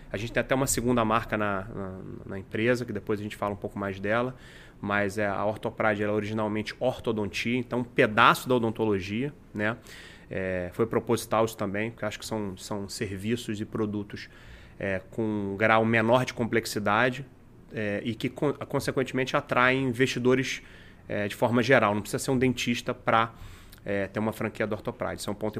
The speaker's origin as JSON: {"language": "Portuguese", "region": "England", "country": "United Kingdom", "tie": "born or raised there", "also_born_or_lived": "Dominican Republic", "said": "mãe brasileira, pai italiano, crescido na Inglaterra."}